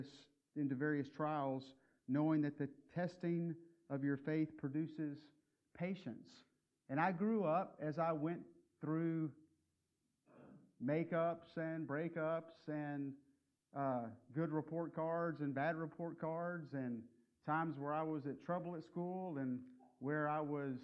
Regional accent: Texas, United States; And I grew up in West Texas, so I knew a little bit about strong winds blowing.

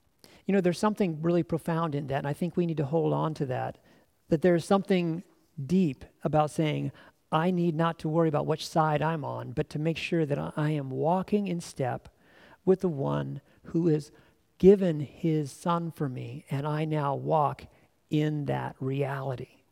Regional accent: United States; I want to say that I heard that as an American pastor.

